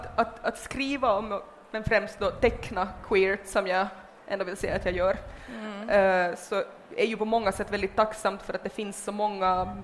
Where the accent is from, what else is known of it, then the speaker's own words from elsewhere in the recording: Helsinki, Uusimaa, Finland; min hemstad Helsingfors. Och jag är uppvuxen i Helsingfors.